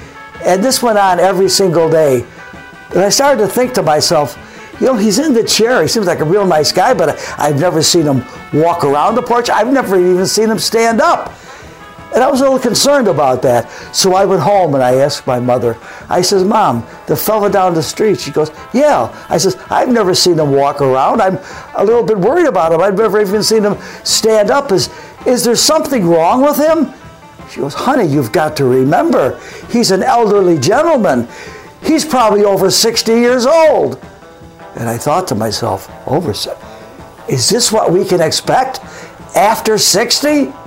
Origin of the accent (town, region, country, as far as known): Buffalo, New York, United States; born or raised there